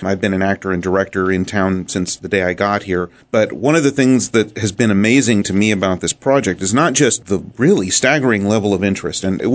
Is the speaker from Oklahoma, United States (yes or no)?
yes; Oklahoma, United States; also born or lived in Los Angeles; now in Olympia, United States; Actually, I've only lived in Olympia about 8 years. I'm originally from Los Angeles, but I spent my formative years in Oklahoma.